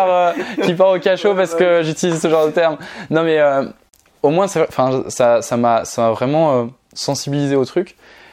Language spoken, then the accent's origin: French; Orléans, Centre-Val de Loire, France; je suis originaire d'Orléans. La ville de Jeanne d'Arc